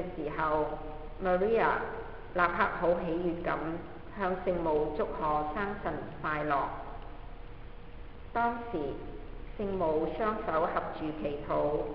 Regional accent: China; 就好像我們中國人亦都會是有分新舊曆去慶祝新年和生日一樣

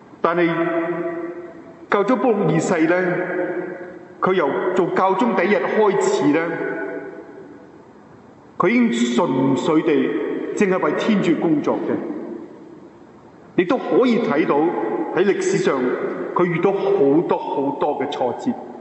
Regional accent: China; 他祝福我只是祝福中国，我说我是中国来的嘛

